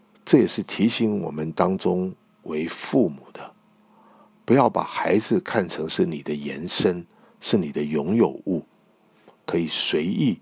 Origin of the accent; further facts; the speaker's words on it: China; 在我们所有的劳苦中，特别是我们中国人，还有第一代的移民，辛辛苦苦的在海外讨生存